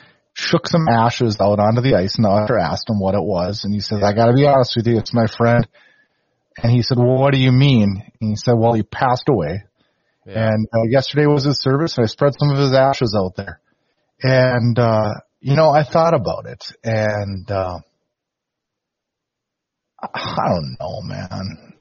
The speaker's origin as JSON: {"language": "English", "region": "Minnesota", "country": "United States", "said": "I'm from Minnesota. Can't cheer for that."}